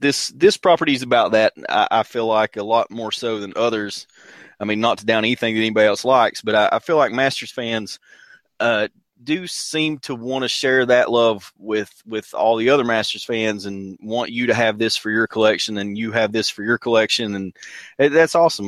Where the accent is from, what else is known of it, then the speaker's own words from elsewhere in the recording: Deep South, United States; accent: Southern; if you can tell by my accent, we are in the deep south.